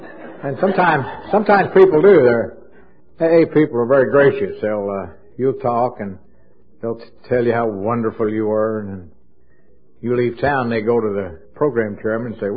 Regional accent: Louisville, Kentucky, United States; I'm an alcoholic. I come from Louisville, Kentucky

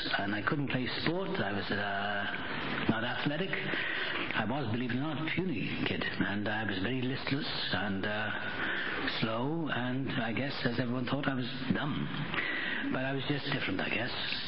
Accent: Wales, United Kingdom; born there; Well, I was born in Wales.

